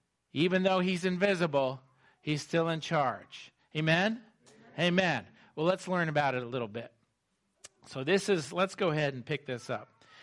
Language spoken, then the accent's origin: English; Indianapolis, Indiana, United States; we we came here from the Indianapolis area, so, you know, the whole Indy circuit, that sport is very, very popular there.